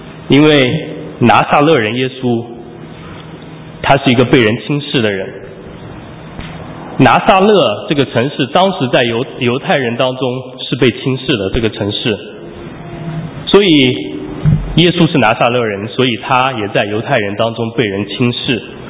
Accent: Shaoxing, Zhejiang, China; now in United States; 在我的老家浙江绍兴一个小村庄里面，

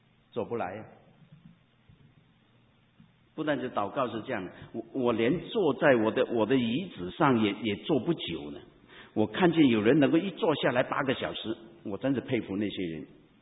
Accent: Hong Kong; 这是我们香港人所经历到一个突特的一个情况啊。

